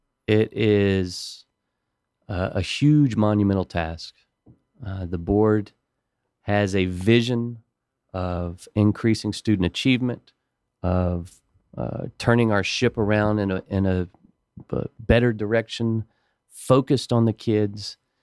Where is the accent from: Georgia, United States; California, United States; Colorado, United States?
Georgia, United States; Buckhead; I was born and raised in Buckhead, and Buckhead has grown tremendously and has gotten way too crowded.